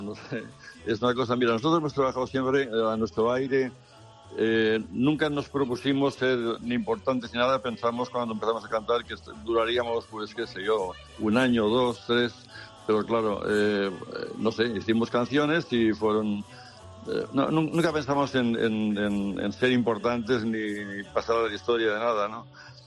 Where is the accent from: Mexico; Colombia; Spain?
Spain; Barcelona, Catalonia; born there; porque mis padres yo nací en Barcelona, pero mis padres eran aragoneses